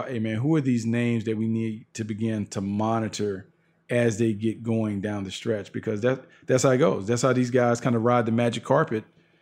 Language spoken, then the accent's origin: English; Raleigh, North Carolina, United States; I'm from Raleigh. I didn't grow up in Wake Forest.